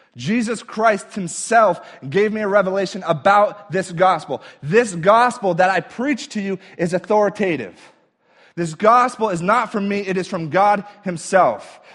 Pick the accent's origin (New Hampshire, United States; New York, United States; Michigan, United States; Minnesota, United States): New Hampshire, United States; So as some of you know, I grew up in New Hampshire. New Hampshire is the northeast part of the country.